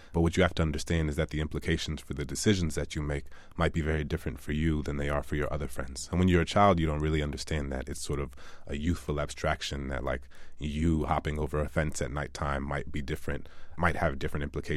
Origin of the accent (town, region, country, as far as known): New Orleans, Louisiana, United States; born or raised there